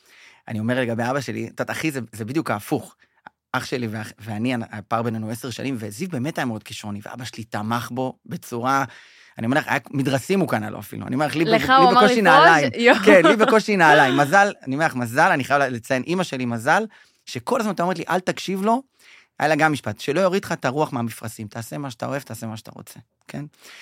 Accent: Bat Yam, Tel Aviv District, Israel; אני מבת ים במקור, סבא שלי הקים את הפועל בת ים, אבא שלי היה כוכב, כוכב, כוכב בשנות ה... של הפועל בת ים, וגדלתי בבית של כדורגל בעצם

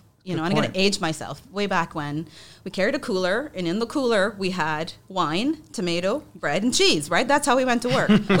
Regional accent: Toronto, Ontario, Canada; I'm from Toronto.

